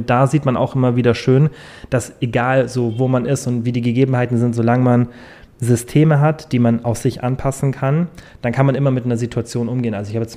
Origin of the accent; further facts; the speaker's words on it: Bavaria, Germany; gerade ich komme ja aus dem Allgäu, bei uns wird schon im Winter sehr, sehr kalt